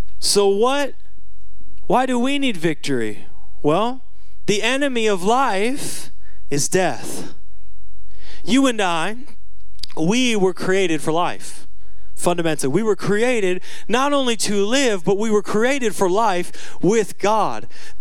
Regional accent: Seattle, Washington, United States; where I grew up in Seattle, standing in the rain

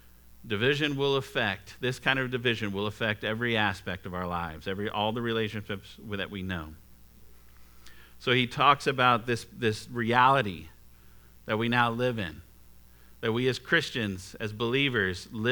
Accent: Texas, United States; When I was a kid growing up in Texas, I watched Saved by the Bell

